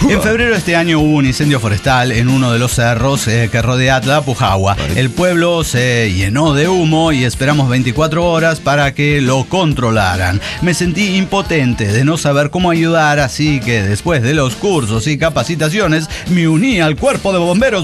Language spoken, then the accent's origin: Spanish; Ravenna, Emilia-Romagna, Italy; Estuve 4 días en mi ciudad natal Ravenna porque luego tenía que irme a Barcelona.